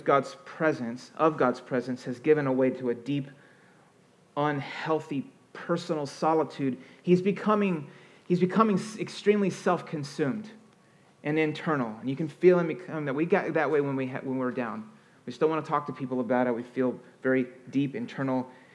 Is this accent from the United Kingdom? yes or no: no; Virginia, United States; born there; When I was a kid, I was born in Virginia, and we had these caverns we'd go to.